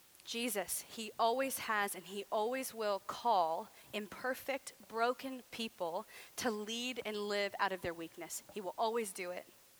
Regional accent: the South, United States; I'm from the South.

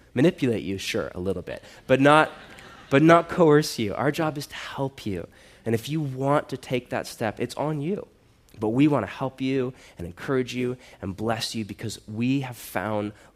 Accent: United States; I'm an American. I worship at the altar of individualism.

